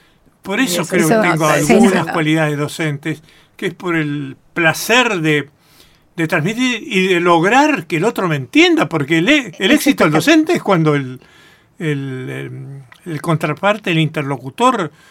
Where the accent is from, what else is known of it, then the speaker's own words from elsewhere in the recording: Rosario, Santa Fe, Argentina; now in Buenos Aires, Argentina; como provinciano, como rosarino de pura cepa